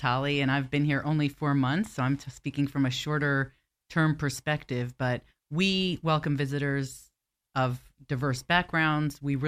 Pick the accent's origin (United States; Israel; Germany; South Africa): Israel; Jerusalem, Jerusalem District; So I am originally from Jerusalem, Israel, born in Israel. I'm the first generation in my family not born in Poland in about 1,000 years.